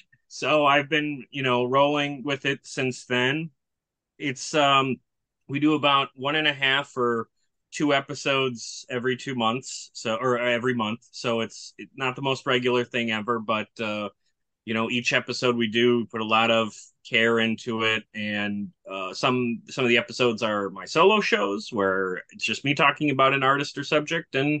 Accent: Milwaukee, Wisconsin, United States; So I'm from Milwaukee, Wisconsin, lived here my whole life

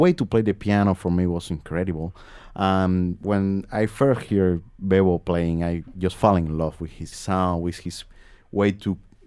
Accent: Havana, Cuba; born there; English is a second language; I was born in Centro Havana, which is one of the more folkloric part of Havana.

